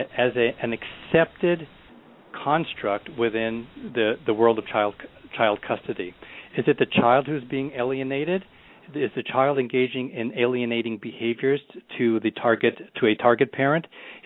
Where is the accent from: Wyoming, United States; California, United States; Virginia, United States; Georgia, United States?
California, United States; now in Illinois, United States; Although as a former Californian and now a proud Illinoisan, I don't know if that's the right term.